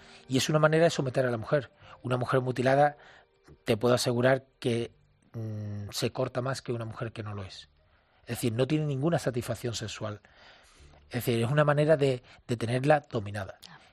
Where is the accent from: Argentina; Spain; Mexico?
Spain; San Fernando, Andalusia; en mi ciudad natal, de San Fernando, en Cádiz, yo no veía vagabundos por la calle.